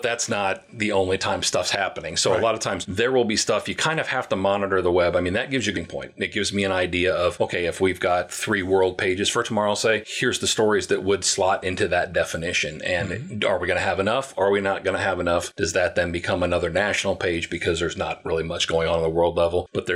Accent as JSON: {"language": "English", "town": "Davenport", "region": "Iowa", "country": "United States", "tie": "born or raised there", "said": "be aware of the story about the collapsed building in Davenport, Iowa that happened last week. That's my hometown."}